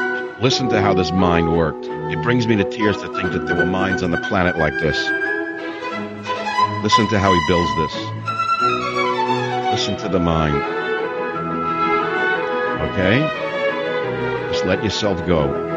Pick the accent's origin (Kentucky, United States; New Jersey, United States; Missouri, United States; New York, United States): New York, United States; The Bronx; My mother and father, if they were to talk about someone in the neighborhood, in the building, and we grew up in the Bronx, they would say, oh, he's a hard worker.